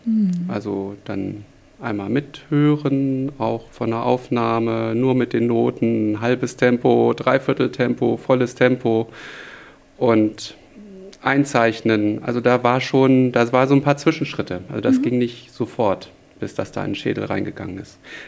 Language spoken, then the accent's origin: German; Braunschweig, Lower Saxony, Germany; also born or lived in United States; Ich habe mein Abitur auf der Waldorfschule gemacht und das in Braunschweig.